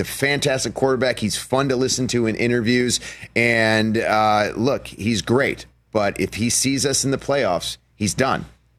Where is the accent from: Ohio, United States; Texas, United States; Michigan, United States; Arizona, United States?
Ohio, United States; Cleveland; When I was a kid, I grew up going to Cleveland Browns Stadium, yeah.